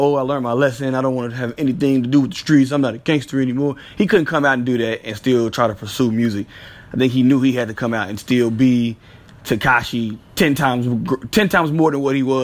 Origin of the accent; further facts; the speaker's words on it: Brooklyn, New York, United States; I'm from Brooklyn.